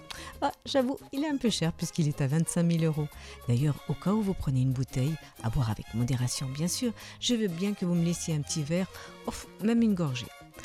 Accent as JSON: {"language": "French", "town": "Cuenca", "region": "Castilla-La Mancha", "country": "Spain", "tie": "born or raised there", "said": "surtout parce que c'est ma ville natale. Du haut de ses 1000 mètres d'altitude, Cuenca est située entre Madrid et Valencia."}